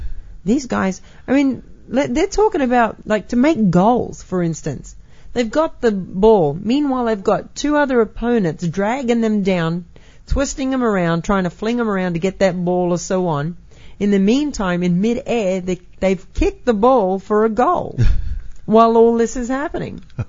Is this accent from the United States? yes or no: no; Australia; There is one game that I never, ever watched growing up in Australia